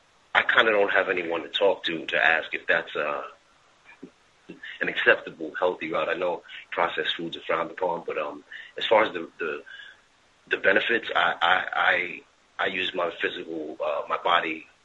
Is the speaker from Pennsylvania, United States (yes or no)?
yes; Pennsylvania, United States; I'm from Pennsylvania.